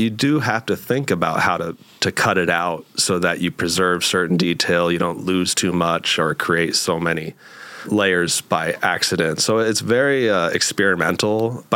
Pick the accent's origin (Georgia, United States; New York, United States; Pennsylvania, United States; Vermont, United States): Vermont, United States; Middlesex; Well, I was raised here in Vermont in Middlesex. Started going to UVM, lived in Burlington for a little bit